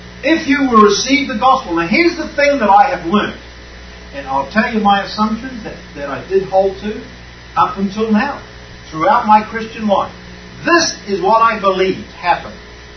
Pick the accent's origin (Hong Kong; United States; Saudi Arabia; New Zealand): New Zealand; Now, man, when I was growing up in New Zealand, in high schools, they had corporal punishment.